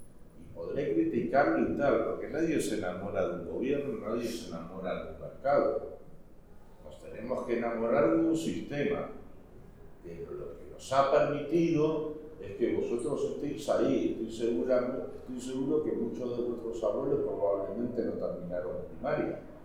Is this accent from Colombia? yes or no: no; Spain; pero soy español y europeo